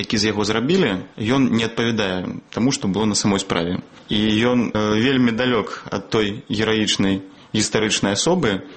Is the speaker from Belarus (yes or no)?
yes; Vileyka, Minsk Region, Belarus; born there; Я нарадзіўся ў Вілейцы, але ж мои бацькі, мой тата з Архангельска, а маці з Ростова.